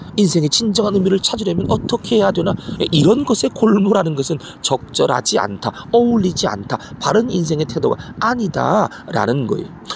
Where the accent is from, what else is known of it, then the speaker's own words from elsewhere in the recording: Mapo, Seoul, South Korea; 저도 어릴 적 살던 서울 마포에 있는 제 고향집을 생각해 보니까